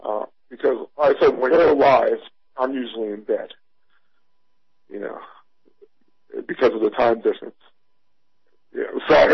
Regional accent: New York, United States; and that's where New York, and I'm saying that as a New Yorker

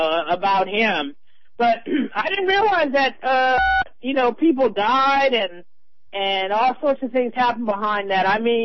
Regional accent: California, United States; You know, I was so upset that I hate that, you know, I'm from California, but I hate San Francisco.

